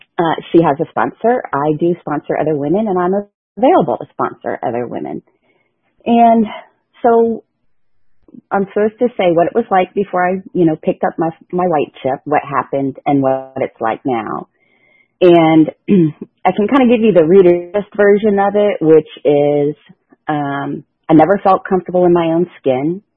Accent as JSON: {"language": "English", "town": "Dunwoody", "region": "Georgia", "country": "United States", "tie": "born or raised there", "said": "I'm the youngest of three girls. I grew up in Dunwoody, so not too far from where I am now."}